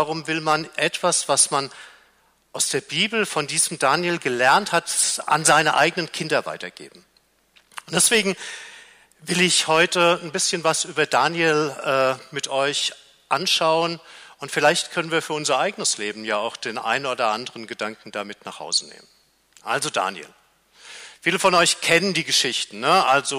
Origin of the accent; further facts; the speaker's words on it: Frankfurt, Hesse, Germany; also born or lived in Berlin; waren meine Frau und ich in Berlin Pastoren für etwa 20 Jahre. Ich komme aber ursprünglich aus Frankfurt und da war es eigentlich ganz schön, dass wir dann auch in meine Heimatstadt zurückkehren konnten.